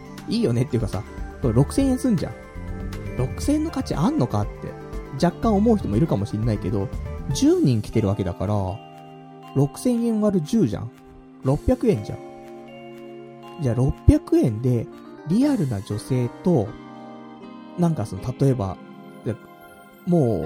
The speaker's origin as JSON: {"language": "Japanese", "region": "Saitama", "country": "Japan", "said": "埼玉出身で、この辺なんですけど、わかりますか？"}